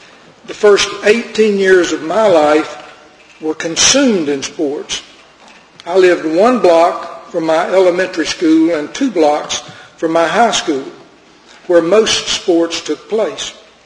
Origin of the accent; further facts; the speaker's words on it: Newton-Conover, North Carolina, United States; now in Hickory, United States; I'm an ophthalmologist. I live in Hickory. I grew up in Newton Conover. I was graduated from Carolina in 1959